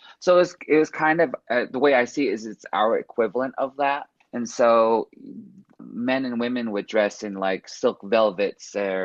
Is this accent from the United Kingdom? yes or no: no; Flagstaff, Arizona, United States; I grew up in Flagstaff. I went to school in Flagstaff from like first grade to eighth grade.